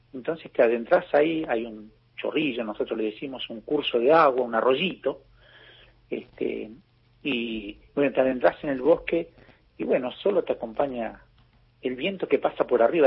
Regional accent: Río Turbio, Santa Cruz, Argentina; te voy a llevar para que vos conozcas la historia de mi pueblo, por qué somos, por qué estamos en Río Turbio nosotros.

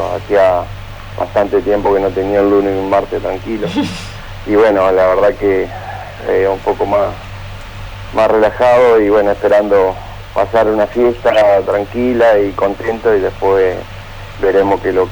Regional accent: Paraná, Entre Ríos, Argentina; soy de acá, de Paraná.

